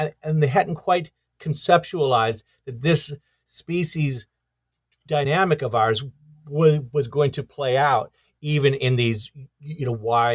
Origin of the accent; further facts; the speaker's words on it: Detroit, Michigan, United States; Well, I grew up in Detroit, Michigan, and I, you know, that was in the 1970s, a very disruptive time.